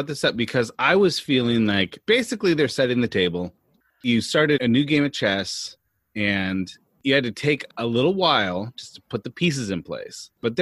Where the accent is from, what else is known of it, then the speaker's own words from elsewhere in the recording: California, United States; when people ask where we grew up, we always say Northern California or Bay Area. We do not want to be associated with Southern California.